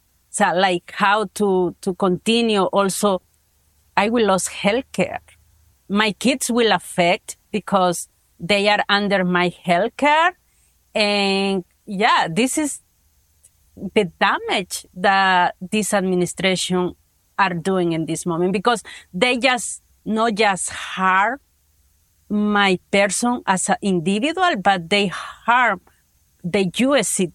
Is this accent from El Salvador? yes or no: yes; El Salvador; English is a second language; now in United States; I'm from El Salvador, an TPS holder since 2001.